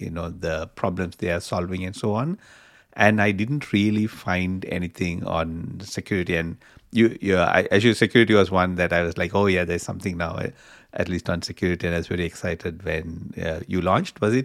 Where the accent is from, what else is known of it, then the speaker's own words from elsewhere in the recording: Melbourne, Victoria, Australia; I work in the Microsoft Entra customer experience team, and I'm from Melbourne, Australia.